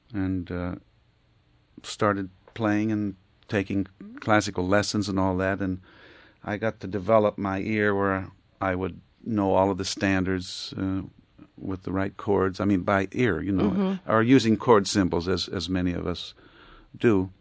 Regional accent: Aliquippa, Pennsylvania, United States; I played in many, around my hometown in Aliquippa.

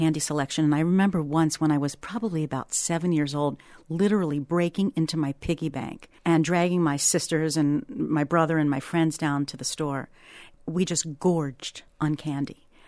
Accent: Edmonds, Washington, United States; there's a great little candy shop in my hometown of Edmonds

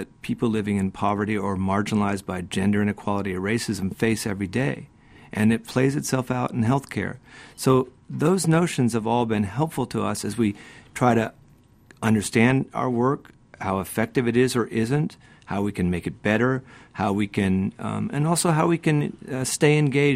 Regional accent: Florida, United States; having rarely been out of the United States after growing up in Florida

